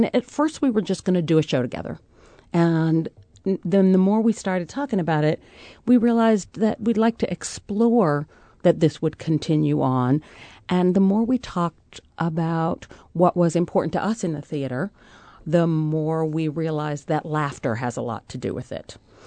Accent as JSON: {"language": "English", "town": "St. Louis", "region": "Missouri", "country": "United States", "said": "You know, I've I'm from St. Louis, and I come back"}